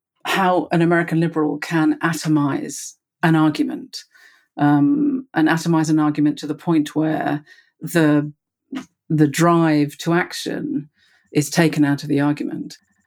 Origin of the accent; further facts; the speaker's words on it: United Kingdom; I'm speaking as a Brit